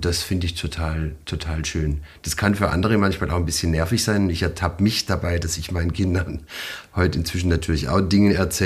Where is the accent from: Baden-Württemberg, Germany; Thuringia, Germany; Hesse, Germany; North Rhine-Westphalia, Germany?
Baden-Württemberg, Germany; Neuhausen; now in Pforzheim, Germany; Ich wohne jetzt in Pforzheim, aber habe lange in einem kleinen Dorf gewohnt am Rand des Nordschwarzwalds, das heißt Neuhausen. Wunderschönes kleines Dorf und hatte da mit meinen Eltern ein Haus im Wald, das ehemalige Schützenhaus.